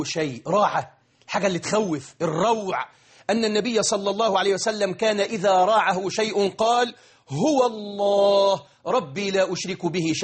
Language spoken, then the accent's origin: Arabic; Egypt; بلدنا مصر